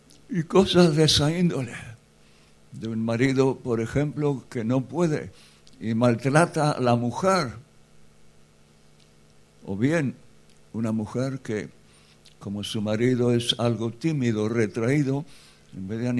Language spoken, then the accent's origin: Spanish; Spain; Soy español, española, aquí no hay ningún